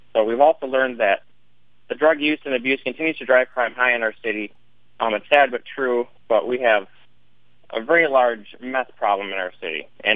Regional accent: Eau Claire, Wisconsin, United States; Well, I was born in Eau Claire, and I spent most of my life in Eau Claire and the surrounding area.

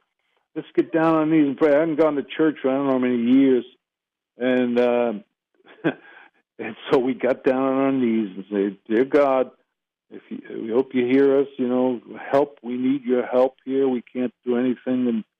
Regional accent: Brockton, Massachusetts, United States; Yeah, I'm from Brockton.

